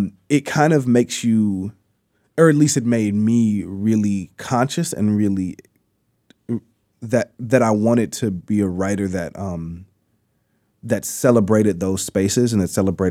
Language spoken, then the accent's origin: English; Chicago, Illinois, United States; you say, oh, yeah, I'm from West Pullman. Folks are like, oh, where is that?